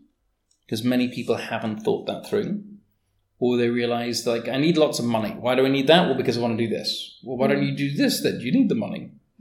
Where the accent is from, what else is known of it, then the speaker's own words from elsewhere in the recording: Canada; born there; I was born in Canada, and legally I've only recently been allowed to vote.